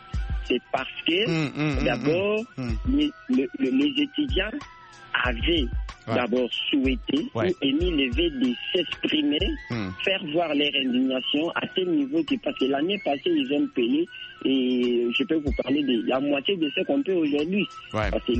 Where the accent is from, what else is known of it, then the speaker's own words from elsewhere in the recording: Kinshasa, DR Congo; Par exemple, le ministre chez nous à Kinshasa, ici au Congo